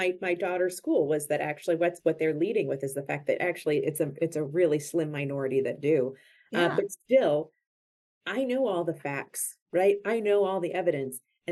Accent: West Virginia, United States; I grew up in West Virginia in the 1980s during the middle of the Just Say No to Drugs campaign

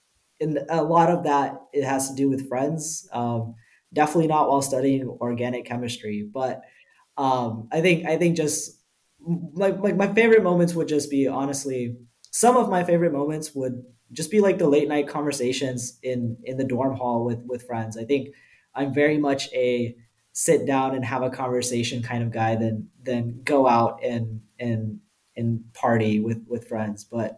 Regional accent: South Carolina, United States; I was from South Carolina. I go to college in New Hampshire.

